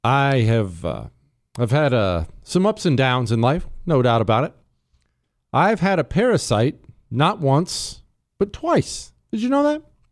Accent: Bozeman, Montana, United States; Now, I grew up in the mountains. I grew up in Bozeman, Montana. That's where we moved when I was 10 years old.

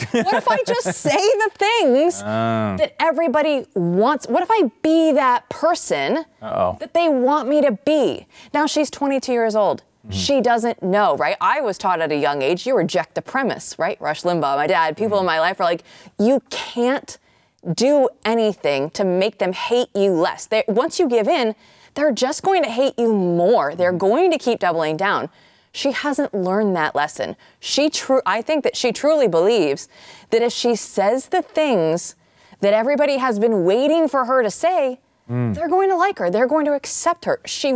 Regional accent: Grimes, Iowa, United States; I'm from Grimes, Iowa.

